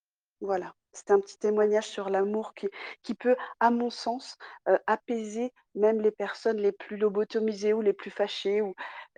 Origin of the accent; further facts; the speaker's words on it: Nantes, Pays de la Loire, France; parce que je suis de Nantes